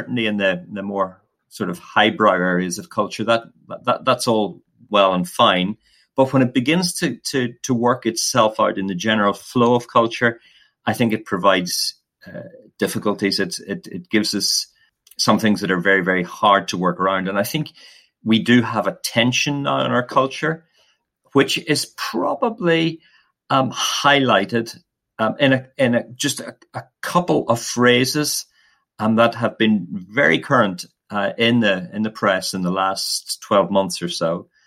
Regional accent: Ireland; moved away as an adult; now in United Kingdom; I'm originally from Ireland. I grew up there and then came over to Bible College in 1990 in Regents in Nantwich, or Elim Bible College as it was then. And I've been here ever since

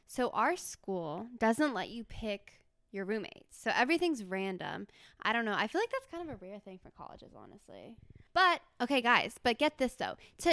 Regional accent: Virginia, United States; And I'm from Virginia, which is very far. So I know basically no one.

